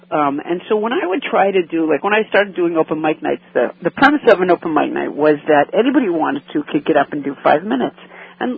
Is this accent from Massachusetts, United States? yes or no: yes; Massachusetts, United States; I was raised in Massachusetts, but she had a couple of friends that were from Maine